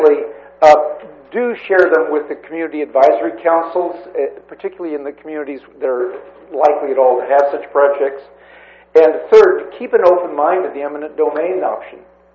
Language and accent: English; Nipomo, California, United States; I'm from Napomo.